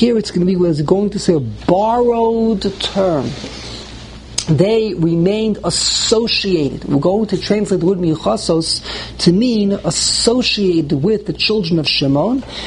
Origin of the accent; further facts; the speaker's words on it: Brooklyn, New York, United States; Where do you come from? I said, from Brooklyn. So we're in Brooklyn? From Flatbush. So he says, oh, you're the Flatbusher.